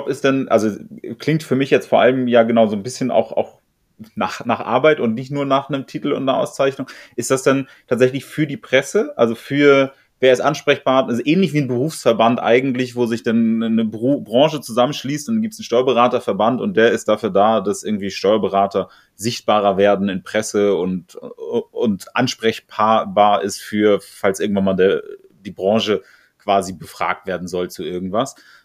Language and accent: German; Schleswig-Holstein, Germany; also born or lived in Berlin; Ich komme aus Norddeutschland, also geboren Berlin, aber Schleswig-Holstein.